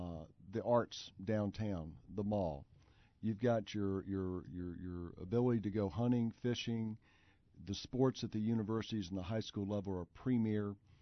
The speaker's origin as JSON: {"language": "English", "town": "Richmond", "region": "Virginia", "country": "United States", "tie": "born there", "said": "I was born in Richmond and moved here when I was two or three."}